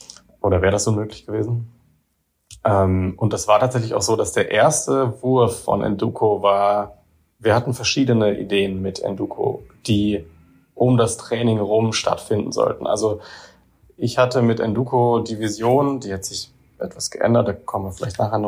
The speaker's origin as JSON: {"language": "German", "region": "Baden-Württemberg", "country": "Germany", "said": "Also ich bin selber auch kein Saarländer. Ich bin jetzt, ich komme aus der Nähe von Heidelberg ursprünglich."}